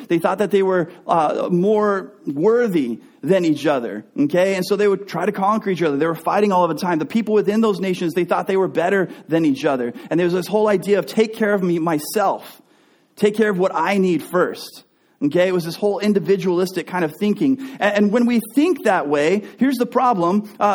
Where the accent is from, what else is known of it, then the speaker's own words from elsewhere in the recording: Texas, United States; You see, when I was growing up, I grew up in Texas, and my dad, he loved taking us camping all the time.